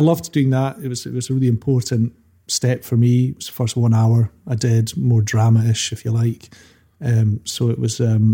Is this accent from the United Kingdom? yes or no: yes; Dundee, Scotland, United Kingdom; And I grew up in Broughty Ferry, which is a lovely part of Dundee down beside the river. Kind of idyllic childhood, really.